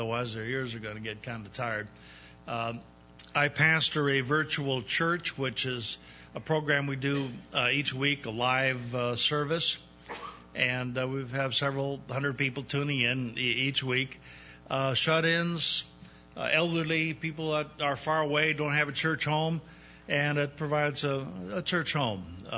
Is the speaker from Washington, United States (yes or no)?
yes; Seattle, Washington, United States; First time up here in the Northeast. I'm from Seattle, Washington. Folks back there rather arrogantly say God's country.